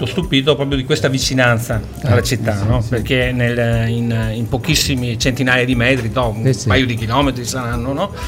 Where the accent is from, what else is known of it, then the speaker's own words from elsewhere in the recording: Bassano del Grappa, Veneto, Italy; Noi siamo di Bassano del Grappa, quindi siamo proprio veneti doc